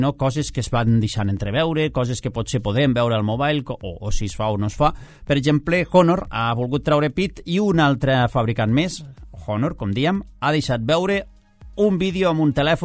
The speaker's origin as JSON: {"language": "Catalan", "region": "Catalonia", "country": "Spain", "said": "n'hi ha una que nosaltres com a catalans ens anirà molt bé"}